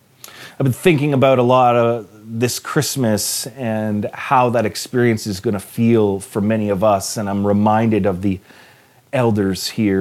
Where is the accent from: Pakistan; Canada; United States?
Canada; Hespeler, Ontario; Like I grew up in Hespler, and I have such fond memories of as a child being there.